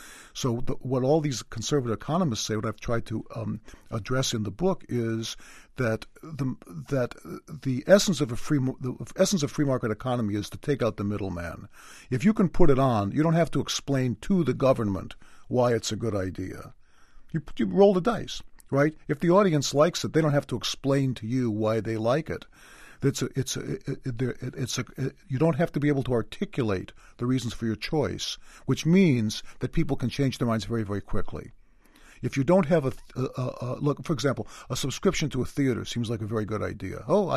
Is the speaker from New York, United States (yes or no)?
no; Chicago, Illinois, United States; coming from myself being a Chicagoan and she being a Chicagoan, it's very high praise indeed. And when I was coming up, the people who influenced me were the populist, the Midwestern writers